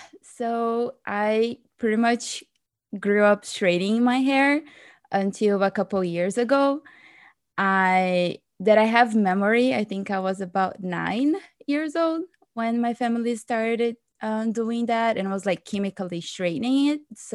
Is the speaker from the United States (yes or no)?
no; Brazil; English is a second language; because growing up, even though I'm from Brazil, which is considered a diverse country, I was in spaces that people didn't really have curly hair.